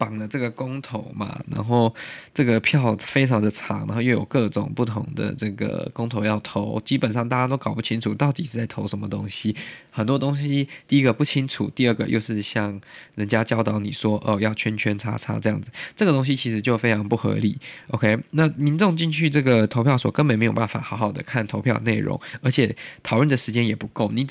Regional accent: Taiwan; 以及我们台湾人的生活

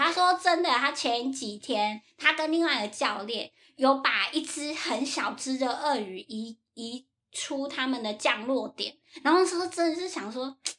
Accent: Taiwan; 其实我跟他不是一伙，我是台湾来的

